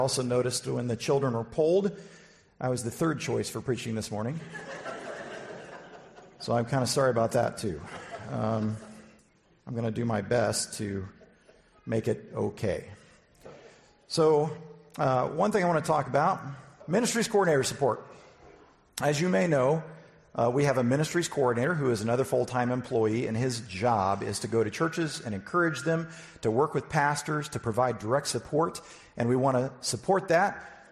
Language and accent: English; Omaha, Nebraska, United States; I mean, someone already mentioned that I'm from the United States. I'm from Omaha.